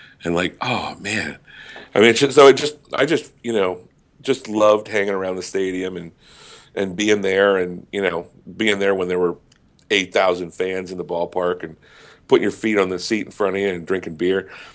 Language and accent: English; Raleigh, North Carolina, United States; I mean, I just I grew up in Raleigh, and Raleigh's a great town, but there's no baseball there.